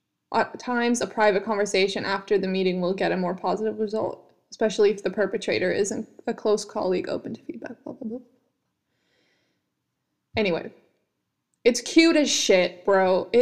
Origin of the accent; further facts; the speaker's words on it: Sweden; also born or lived in United States; I'm from Sweden. I haven't lived in the States since I was fucking 7 years old. So even though I am half American and all these things, most of my experiences have been within Europe, and especially have been within Sweden.